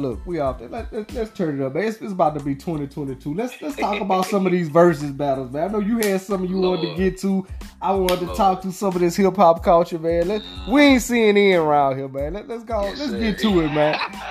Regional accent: Louisiana, United States; Now when I came home from the military, like you say, we from the same type of states. I'm from Louisiana.

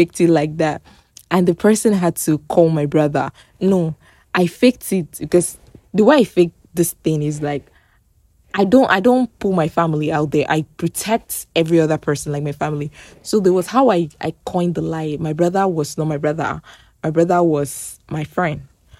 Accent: Port Harcourt, Rivers, Nigeria; So I grew up in Port Harcourt. Yeah, where pidgin was like very predominant.

